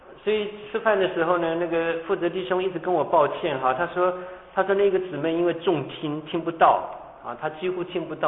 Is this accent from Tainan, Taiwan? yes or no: yes; Tainan, Taiwan; 我自己以前小的时候在我们台湾台南的教会啊